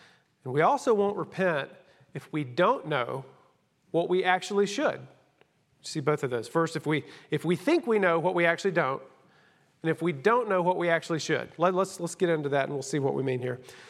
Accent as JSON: {"language": "English", "region": "Georgia", "country": "United States", "tie": "born or raised there", "said": "and I grew up in Rabun County. I mean, I grew up in places where people don't go"}